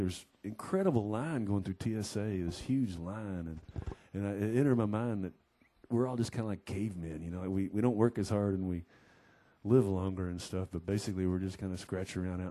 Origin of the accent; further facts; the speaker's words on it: Pacific Northwest, United States; You know we're from the Northwest because we have mold growing on our bodies.